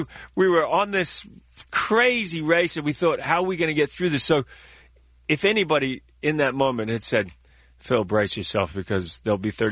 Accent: New Zealand; I was told that as a New Zealander I did not need to have a visa to go to Ukraine.

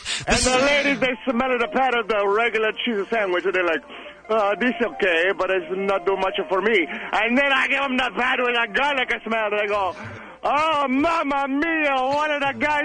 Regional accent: Italy; English is a second language; I am born and raised in Italy, okay?

